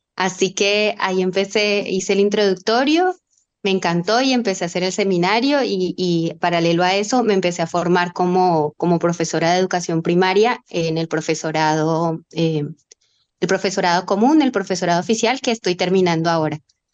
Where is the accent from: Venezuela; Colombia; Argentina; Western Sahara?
Colombia; moved away as an adult; Bueno, y yo, como me escucharán, soy colombiana. Vine hace 16 años